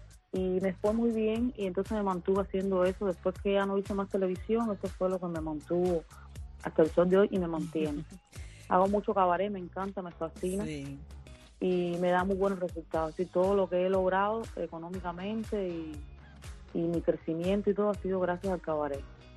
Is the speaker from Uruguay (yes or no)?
no; Cuba; yo comencé como muchos cubanos